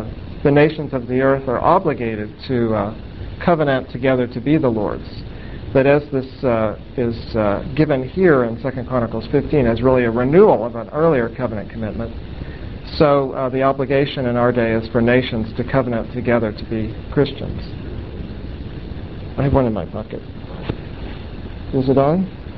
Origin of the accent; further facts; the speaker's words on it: Texas, United States; And even when I was growing up in Texas, the so-called blue laws were still enforced.